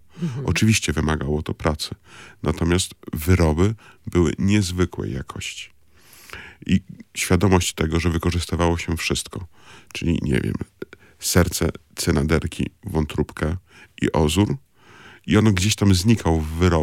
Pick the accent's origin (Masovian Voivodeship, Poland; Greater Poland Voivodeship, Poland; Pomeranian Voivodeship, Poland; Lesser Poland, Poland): Pomeranian Voivodeship, Poland; sam pochodzę z Kociewia.